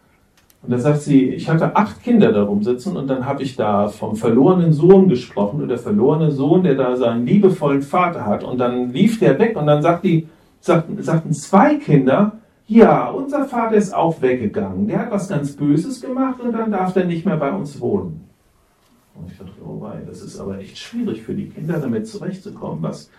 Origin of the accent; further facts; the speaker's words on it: Hesse, Germany; ich komme aus Hessen, die Leute haben früher auf Platt gebetet.